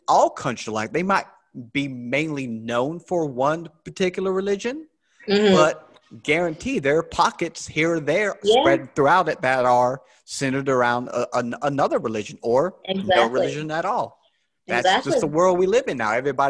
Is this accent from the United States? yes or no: yes; the South, United States; I'm born and raised in the South, so I've been around, you know, very religious people my entire life